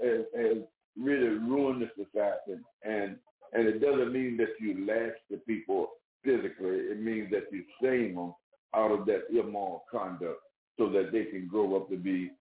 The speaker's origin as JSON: {"language": "English", "region": "Mississippi", "country": "United States", "said": "I'm, like I said at the beginning of the program, I'm from Mississippi. And if a young lady became pregnant out of wedlock, she had to leave town because of the shame."}